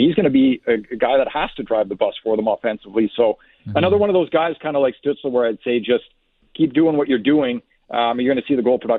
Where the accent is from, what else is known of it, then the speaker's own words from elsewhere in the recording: Ottawa, Ontario, Canada; I grew up in Ottawa. My family's there. I've got friends there.